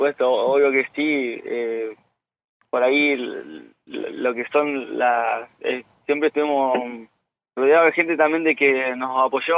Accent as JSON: {"language": "Spanish", "town": "Cutral Có", "region": "Neuquén", "country": "Argentina", "said": "Nosotros somos de Cutralcó."}